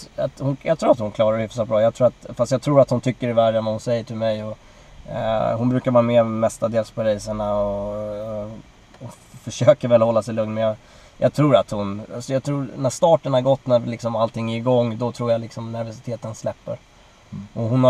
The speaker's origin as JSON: {"language": "Swedish", "country": "Sweden", "said": "Det är väl det där vanliga att jag är svensk och älskar midsommar och snaps."}